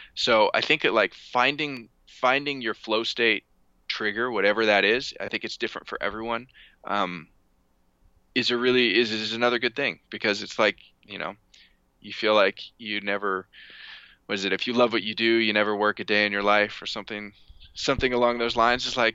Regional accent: California, United States; the fun thing about being in Barcelona is like I'm the kid from California, which is like unique and cool and novel, versus like now I'm in California and I'm the kid from California.

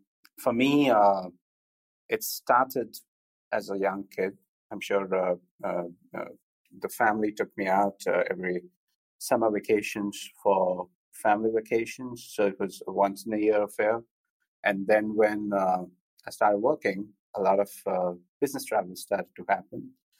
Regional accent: Delhi, India; moved away as an adult; now in Mumbai, India; I'm actually from Delhi. I spent all my childhood there. did all my studies there. And then when work came calling, joined a bank, and they threw me over to Mumbai. So I've been based here for about 15 years now.

